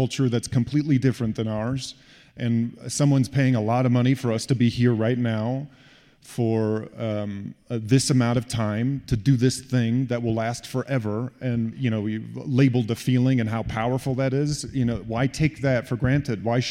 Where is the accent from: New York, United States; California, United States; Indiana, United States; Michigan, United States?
Indiana, United States; growing up in Indiana. Not a slight to Indiana, but just wasn't the theatrical hub of the world.